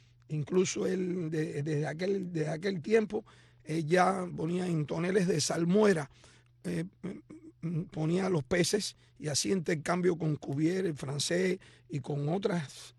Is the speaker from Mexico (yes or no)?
no; Regla, Havana, Cuba; born there; Yo nací en un puerto de mar, nací en Regla.